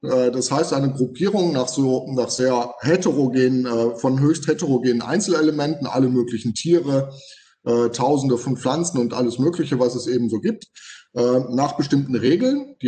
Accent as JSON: {"language": "German", "region": "North Rhine-Westphalia", "country": "Germany", "said": "ich komme aus dem Sauerland, da gibt es jede Menge von diesen Fachwerkhäusern"}